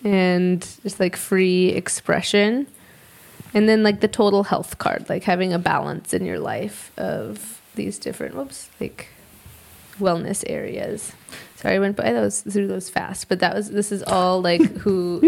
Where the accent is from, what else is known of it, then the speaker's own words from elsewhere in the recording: Alaska, United States; born there; I was born in Alaska, yes, but it's just not wasn't my path.